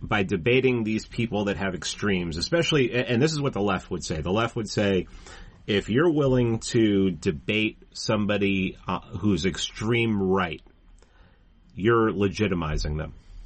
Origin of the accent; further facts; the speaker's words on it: New York City, New York, United States; Yeah, I grew up in New York City, so I've been following Trump for forever.